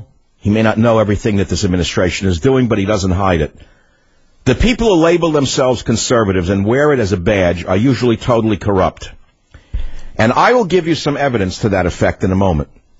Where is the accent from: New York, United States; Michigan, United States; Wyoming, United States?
New York, United States; Bronx; born there; I may be a little older, but I was born in the Bronx, Bozo.